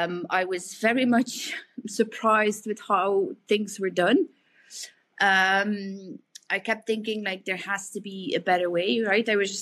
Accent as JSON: {"language": "English", "country": "Belgium", "said": "For the viewers there, I'm from Belgium."}